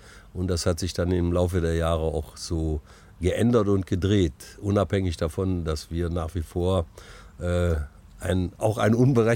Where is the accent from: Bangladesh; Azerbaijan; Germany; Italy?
Germany; Neuss, North Rhine-Westphalia; ich bin ja geboren in Neuss und groß geworden auf der Mühlenstraße, direkt in der Nähe des Obertors.